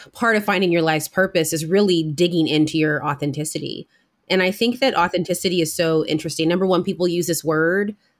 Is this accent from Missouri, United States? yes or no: yes; St. Louis, Missouri, United States; as a person who's also from St. Louis, and I carry that with me very publicly, so everybody knew that I was from St. Louis.